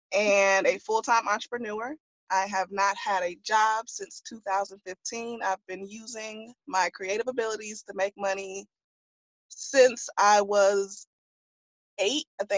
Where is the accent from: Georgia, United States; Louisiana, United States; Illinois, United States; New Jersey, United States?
Georgia, United States; Atlanta; because I was born and raised in Atlanta. I was born and raised around Black people.